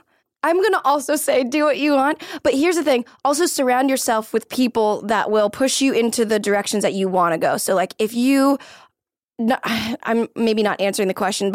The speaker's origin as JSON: {"language": "English", "country": "Philippines", "said": "but like I'm Filipino and that's like our delicacy."}